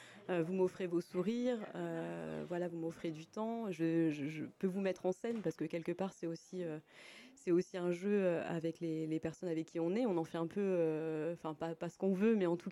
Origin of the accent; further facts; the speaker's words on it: Le Havre, Normandy, France; moved away as an adult; now in Charavines, France; Je suis originaire de Normandie, où j'ai grandi jusqu'à mes 20 ans. Et donc je suis originaire du Havre, principalement, une région qui me tient énormément à cœur.